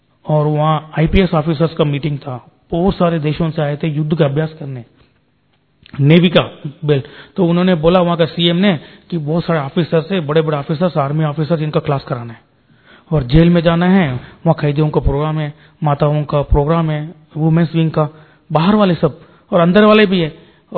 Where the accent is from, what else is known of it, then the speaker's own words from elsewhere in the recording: Hyderabad, Telangana, India; मैं हैदराबाद से हूँ